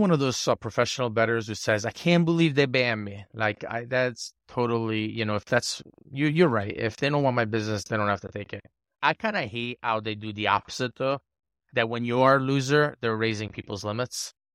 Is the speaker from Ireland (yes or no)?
no; United States; I just obviously being an American, I would hope that every sports book would take a fair bet from everybody.